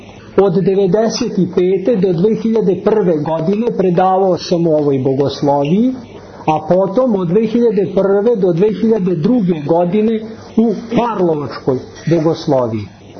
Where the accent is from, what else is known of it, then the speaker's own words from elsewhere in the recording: Zrenjanin, Vojvodina, Serbia; Rodom sam iz Banata, tačnije iz Petrovgrada, kako Mađari kažu Bečkereka, Noć Bečkerek ili Veliki Bečkerek. Petrovgrad, današnji Zrenjanin.